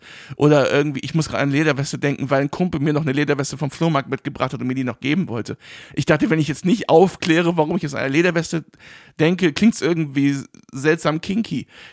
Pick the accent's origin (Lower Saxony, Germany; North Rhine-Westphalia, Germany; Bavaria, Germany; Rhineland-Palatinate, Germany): Rhineland-Palatinate, Germany; als ich nach Kripp gezogen bin, eine Stadt, die sich neben meinem Heimatort befindet, ein kleines Dorf, Kripp, bin ich 2016 oder so oder 15 nochmal hingezogen, habe 2-3 Jahre oder so da gelebt, alleine.